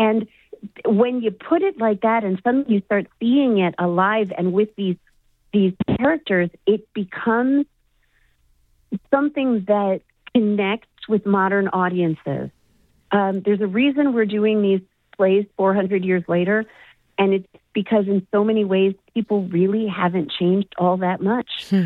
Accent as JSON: {"language": "English", "town": "Chicago", "region": "Illinois", "country": "United States", "said": "And I'm actually from Chicago, but I was an actor at the Hilberry."}